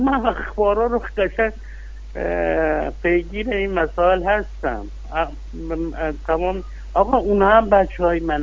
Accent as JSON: {"language": "Persian", "town": "Abadan", "region": "Khuzestan", "country": "Iran", "said": "من بهت میگم از آبادان اومدم، من ایرانیم"}